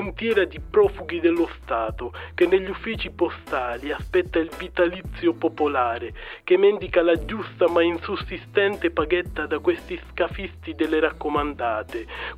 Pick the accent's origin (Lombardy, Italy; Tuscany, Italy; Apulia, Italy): Apulia, Italy; Terlizzi; born there; In poche parole, sono dove sono nato, a Terlizzi.